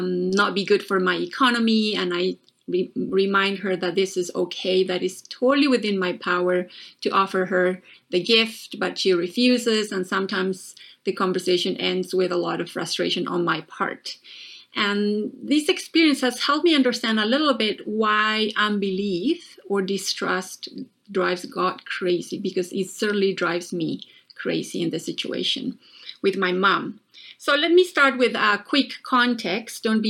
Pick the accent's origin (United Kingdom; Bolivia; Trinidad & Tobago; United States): Bolivia; English is a second language; now in Canada; I'm originally from Bolivia, and my mom and I have had a very close relationship all our lives. During the 17 years of being in Canada